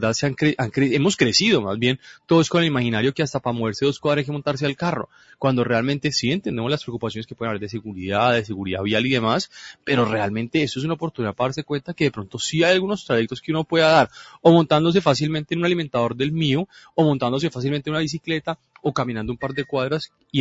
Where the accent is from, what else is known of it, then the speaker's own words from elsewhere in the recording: Cali, Valle del Cauca, Colombia; también creo que es importante que como caleños hagamos una reflexión.